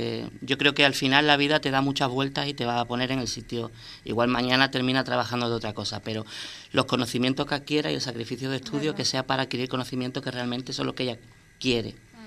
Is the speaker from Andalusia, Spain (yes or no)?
yes; Cádiz, Andalusia, Spain; Sin olvidarme de que yo vengo de la Costa de la Luz, que es Cádiz.